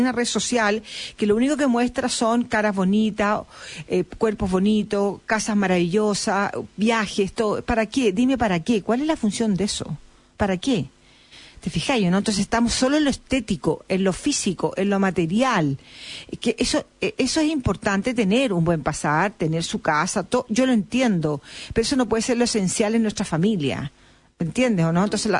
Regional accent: Chile; en nosotros como chilenos

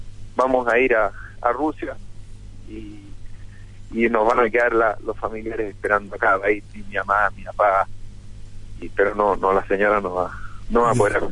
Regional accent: Chile; lo que tanto nos representa como chilenos

